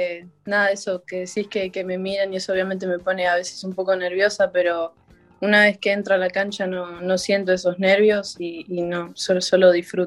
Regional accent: Mar del Plata, Buenos Aires Province, Argentina; yo empecé a jugar acá en Mar del Plata a los 4 años y nada, empecé a jugar acá

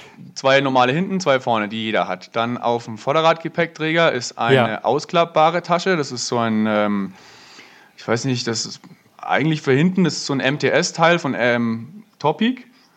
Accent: Landsberg am Lech, Bavaria, Germany; Ich bin aus Bayern, in der Nähe von München aufgewachsen, bei Landsberg am Lech. Bin eigentlich aus Bamberg und aus dem Schwarzwald, also breit verteilt, Familie über ganz Deutschland.

